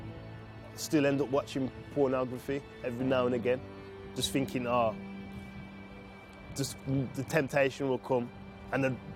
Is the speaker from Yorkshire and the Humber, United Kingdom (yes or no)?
no; Wolverhampton, West Midlands, United Kingdom; I'm 31 and I'm from Wolverhampton. Every Sabbath, I'd be reading Desire of Ages and just getting to know Christ.